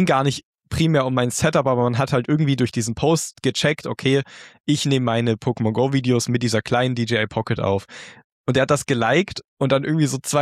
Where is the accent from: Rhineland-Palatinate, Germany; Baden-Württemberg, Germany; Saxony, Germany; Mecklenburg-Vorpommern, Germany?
Baden-Württemberg, Germany; Ich bin ja eigentlich Schwabe.